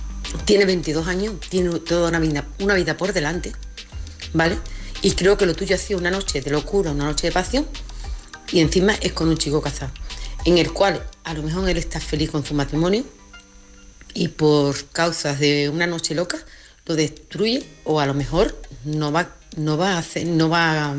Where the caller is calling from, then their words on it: Lebrija, Andalusia, Spain; soy de Lebrija. Estoy llamando desde Lebrija.